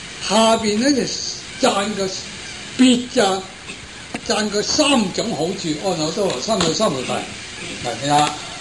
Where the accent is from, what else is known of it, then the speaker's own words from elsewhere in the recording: China; 我哋中國人啊叻啊，有個指南針啊